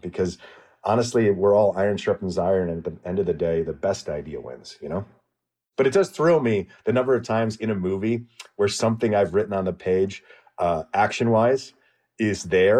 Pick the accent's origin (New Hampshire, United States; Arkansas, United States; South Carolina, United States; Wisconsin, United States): Wisconsin, United States; Madison; what I love about growing up in Madison and traveling throughout the state and having family in Wisconsin Rapids and up in Superior